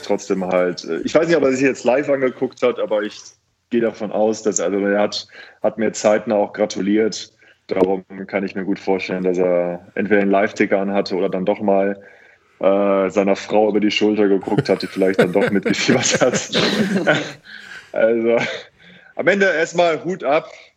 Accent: Bergisch Gladbach, North Rhine-Westphalia, Germany; born there; also man kann sagen, ich bin geboren in Bergisch Gladbach

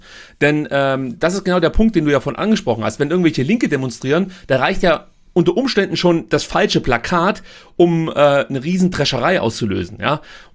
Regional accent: Germany; Ja, aber das hat mich beschämt als Deutscher

